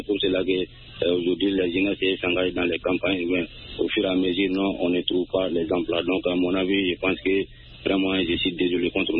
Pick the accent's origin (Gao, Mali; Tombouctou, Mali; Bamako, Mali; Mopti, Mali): Bamako, Mali; je faisais commerce en Côte d'Ivoire, maintenant je suis dans mon pays natal à Bamako, donc souvent je me retourne au village pour venir aider les parents au champ